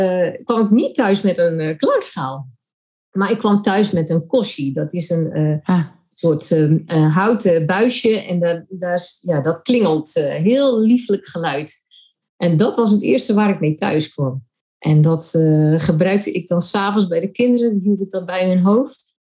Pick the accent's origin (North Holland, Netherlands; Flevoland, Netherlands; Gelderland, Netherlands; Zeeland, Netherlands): Zeeland, Netherlands; Terneuzen; born there; now in Roosendaal, Netherlands; Ik ben geboren in Terneuzen, dus een Zeeuwse. Nu woonachtig in Roosendaal. En ik ben gewoon opgegroeid, het gezin met een zusje.